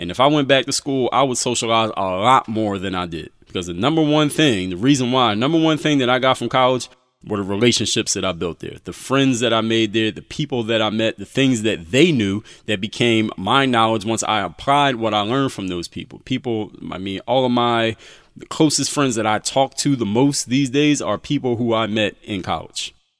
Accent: Philadelphia, Pennsylvania, United States; Now, looking back, the fact that I'm from Philadelphia, for those who don't know, went to Engineering and Science High School, Penn State University for college

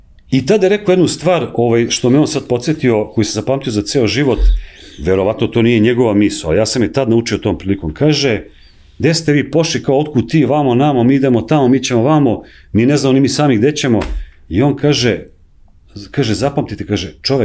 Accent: Belgrade, Serbia; born there; ja sam rodom iz Knića, rođen sam u Beogradu, ali moje familije iz Knića

